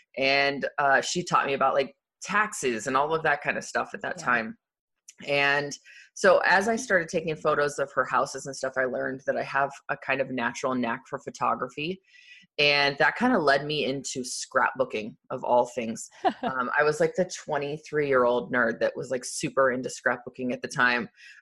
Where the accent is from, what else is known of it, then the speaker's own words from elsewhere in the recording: Arizona, United States; I went to college, went to Arizona State, and I grew up in Arizona.